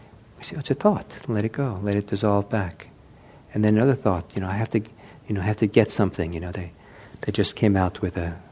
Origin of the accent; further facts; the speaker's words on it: Italy; now in Redwood City, United States; When I grew up in Italy, and back in the 1960s